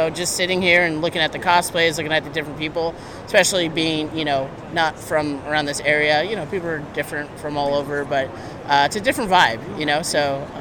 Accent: Los Angeles, California, United States; So I am born and raised in Los Angeles, the LA area.

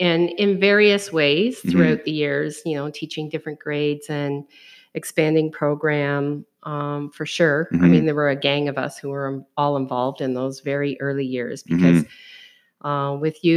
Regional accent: Peterborough, Ontario, Canada; I was born in Peterborough, just on the outskirts of Peterborough. Spent my public school years in various rural schools around the city, and ended up at Thomas A. Stewart for my high school years.

